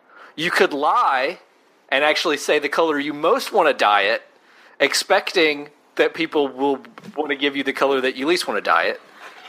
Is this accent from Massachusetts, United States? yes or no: no; North Carolina, United States; I was also born and raised in North Carolina, and I have no idea how to cook corn pone